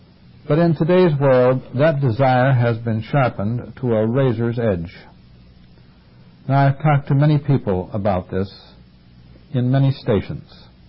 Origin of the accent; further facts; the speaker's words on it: Cleveland, Ohio, United States; I was in an airport, a stopover in Cleveland, my hometown.